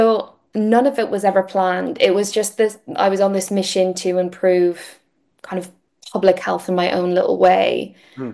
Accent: Ireland; moved away as an adult; Yeah, I moved to Wales when I was 18.

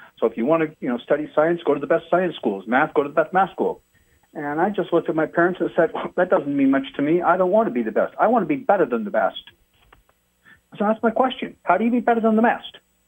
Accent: Netherlands; first language Dutch; English is a second language; I'm Dutch, and so in my native language, V's are pronounced as F

